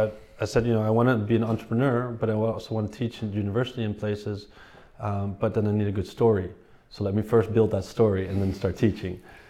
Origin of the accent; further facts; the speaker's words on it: Ireland; we kind of want to do something in Europe, because we're Irish and we have Irish passports